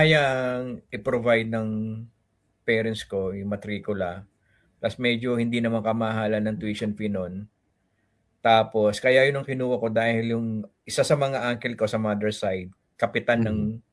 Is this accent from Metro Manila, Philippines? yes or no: yes; Quezon City, Metro Manila, Philippines; also born or lived in Tacloban; Lumaki ako actually sa Quezon City sa Project 7.